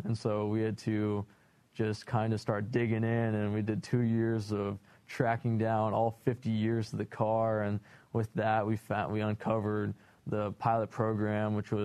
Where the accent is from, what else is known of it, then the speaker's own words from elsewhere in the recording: Kansas, United States; Yeah, I mean, dad was taking me out on country roads. I'm from Kansas, so.